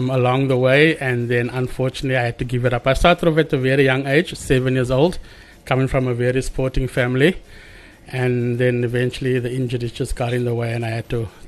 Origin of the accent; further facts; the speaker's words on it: Cape Town, Western Cape, South Africa; I'm originally from the mother city, from Cape Town. I was born there back in 1991. I grew up there. I went to school there.